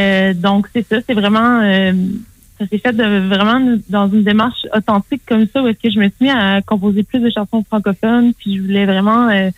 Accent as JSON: {"language": "French", "region": "Quebec", "country": "Canada", "accent": "Quebec", "said": "si on entend mon accent québécois, j'utilise pas un accent international dans mes chansons"}